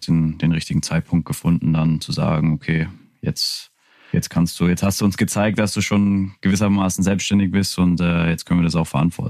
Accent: Niesky, Saxony, Germany; also born or lived in Görlitz; Ja gut, ich bin ja nur in Görlitz geboren. Ja. Aufgewachsen bin ich in Nieski.

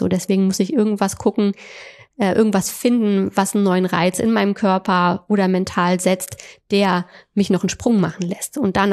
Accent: Rhineland, Germany; now in Hamburg, Germany; Ich komme ja aus dem Rheinland und als ich hier nach Hamburg gezogen bin

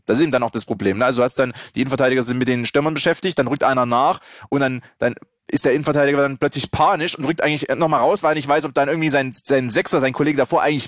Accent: Stuttgart, Baden-Württemberg, Germany

